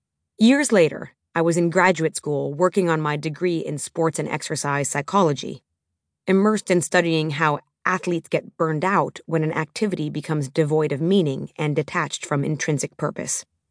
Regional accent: Minneapolis, Minnesota, United States; I grew up watching the Twin Cities Marathon in my hometown of Minneapolis, Minnesota, every fall with my dad.

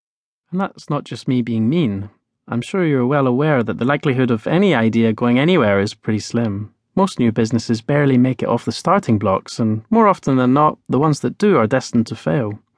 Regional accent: Edinburgh, Scotland, United Kingdom; I was fascinated by the simple businesses that I came across as a child on the outskirts of my hometown of Edinburgh.

